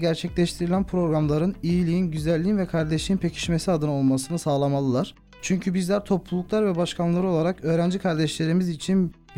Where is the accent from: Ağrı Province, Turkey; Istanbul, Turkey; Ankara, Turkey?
Ağrı Province, Turkey; Tutak; now in İzmir, Turkey; Aslen Ağrı Tutaklıyım. İzmir'de ikamet ediyorum.